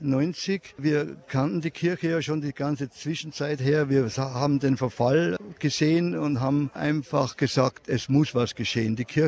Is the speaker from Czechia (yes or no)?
yes; Kundratice, Czechia; Ich stamme aus dieser Region, nicht nur aus dieser Region, sondern auch aus dieser Pfarrei. Ich bin hier in der Pfarrei geboren, in Kundratice